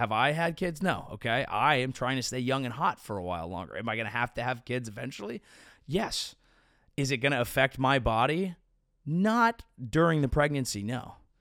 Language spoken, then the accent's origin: English; California, United States; I'm from the Bay Area. I'm a Giants fan.